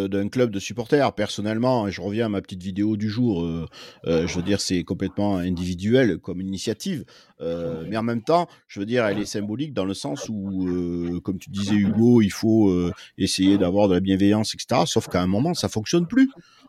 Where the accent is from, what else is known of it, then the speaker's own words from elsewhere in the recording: Toulon, Provence-Alpes-Côte d'Azur, France; born there; je suis supporter depuis 40 ans, que j'ai 56 ans et que je suis né à Toulon